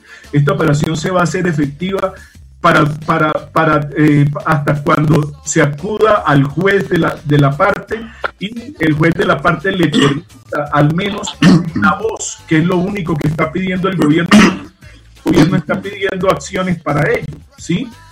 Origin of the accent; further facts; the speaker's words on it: Barranquilla, Atlántico, Colombia; yo soy de Barranquilla Atlántico y sé cómo es la aviación en Colombia.